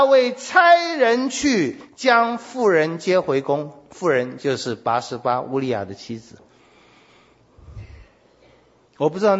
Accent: China; 我们中国人恐怕就上吊自杀嘛，这是最好的办法。

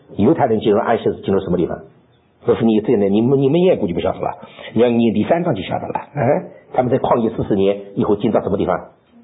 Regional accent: Shanghai, China; 好像你们广东人叫我们上海佬一样，你听见我们不会讲广东话说，可还上海佬？

